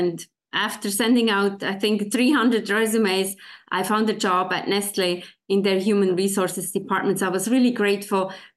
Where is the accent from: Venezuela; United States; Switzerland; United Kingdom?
Switzerland; So actually, as I said before, I grew up in Switzerland with the snow-capped mountains, and we would go skiing as an after-school program.